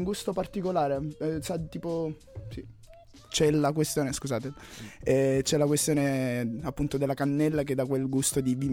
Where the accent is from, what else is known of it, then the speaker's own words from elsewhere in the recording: Apulia, Italy; Io sì, sono salentino